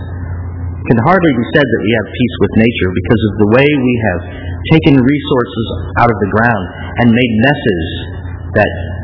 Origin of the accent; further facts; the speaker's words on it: St. Louis, Missouri, United States; I remember when I was growing up in St. Louis, I had relatives that lived in Granite City, Illinois.